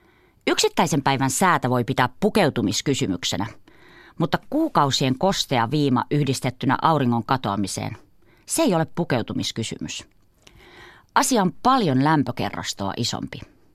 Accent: Kuusamo, North Ostrobothnia, Finland; Olen kotoisin Kuusamosta, napapiirin eteläpuolelta. Kotiseudullani aurinko nousee kaamosaikaankin.

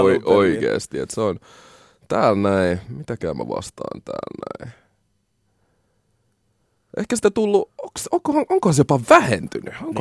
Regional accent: Helsinki, Uusimaa, Finland; mä oon kasvanut Koillis-Helsingissä, Malmilla, joo, ollut tosi monikulttuurinen ystäväpiiri

